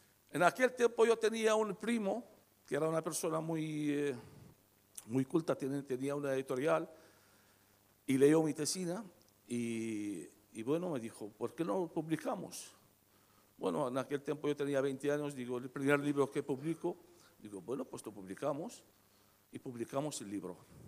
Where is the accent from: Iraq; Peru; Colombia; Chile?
Iraq; Basra, Basra Governorate; moved away; Y yo tuve que abandonar mi ciudad, Basora. Me fui al norte de Irak, en mi pueblo, Al-Kos, que es el pueblo del profeta Nahom.